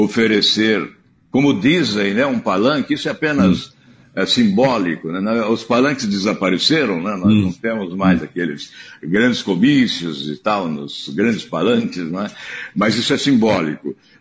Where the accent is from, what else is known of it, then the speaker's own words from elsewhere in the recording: Paraná, Brazil; eu mesmo, como paranaense, sofri as consequências no próprio Paraná.